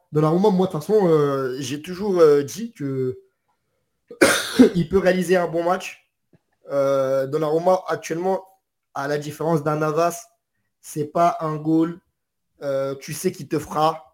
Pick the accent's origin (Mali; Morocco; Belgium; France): Morocco; je suis marocain